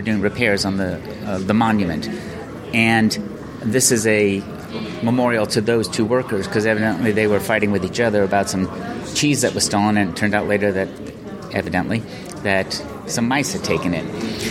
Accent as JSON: {"language": "English", "country": "United States", "said": "Yeah, I mean, having spent many years growing up here, I was always self-conscious about being American. So I remember being in a movie theater when I was a kid, seeing some kids in front of us heard our American accent"}